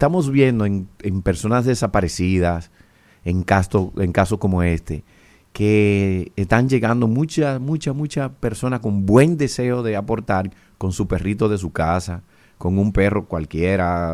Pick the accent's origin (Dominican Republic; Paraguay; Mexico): Dominican Republic; Y como buen dominicano, hay que decir que cada peje en su agua.